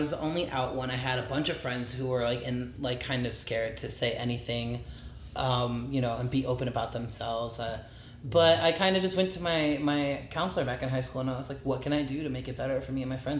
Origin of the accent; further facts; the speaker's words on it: Indiana, United States; Okay, well, I specifically grew up in Northwest Indiana, between that and on the border of Indiana, Illinois. So I wasn't that far away from Chicago, which had a, you know, a gay area, Boys Town.